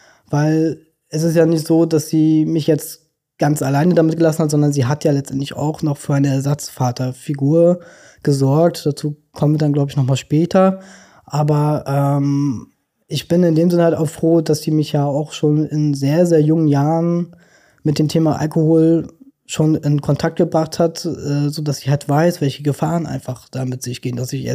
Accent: Stralsund, Mecklenburg-Vorpommern, Germany; also born or lived in Hamburg; ich bin ja in Hamburg geboren. Dort haben wir dann eben mal zusammen gelebt als kleine Familie. Und dann ist meine Mutti mit uns allen, sind wir dann nach Stralsund gezogen

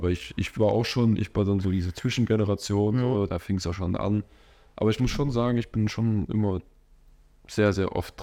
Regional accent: East Germany, Germany; bei uns im Osten heißt das sozusagen bäppeln.

